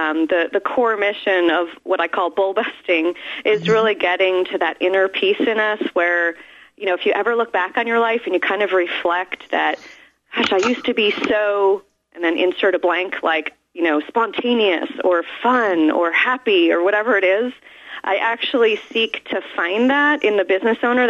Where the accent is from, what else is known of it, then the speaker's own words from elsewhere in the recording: New York City, New York, United States; I was a city girl, born and raised in New York City